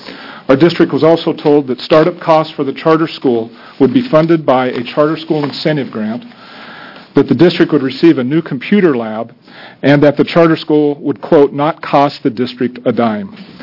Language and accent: English; Burns, Oregon, United States; I'm from Burns, Harney County, Oregon. I want to tell you a little bit about myself first. I grew up in Burns, graduated from high school there, went off to college, law school, came back to Burns about 22 years ago to raise a family.